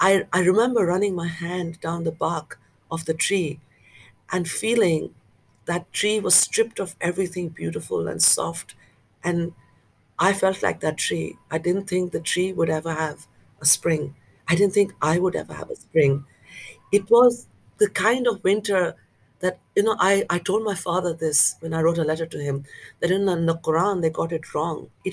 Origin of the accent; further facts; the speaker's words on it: West Bengal, India; now in Cambridge, United Kingdom; I come from Bengal, but the rivers are like oceans.